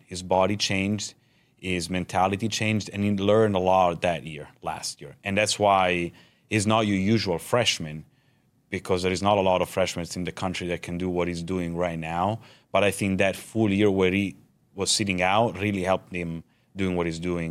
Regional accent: Italy; also born or lived in New York, United States; now in Nebraska, United States; coming born and raised in Italy, moved to New York, and it's all new for me

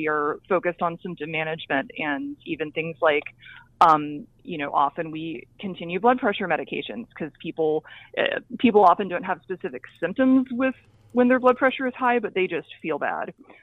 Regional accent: the South, United States; I grew up in the South. I did fellowship in the South, and food is love in the South.

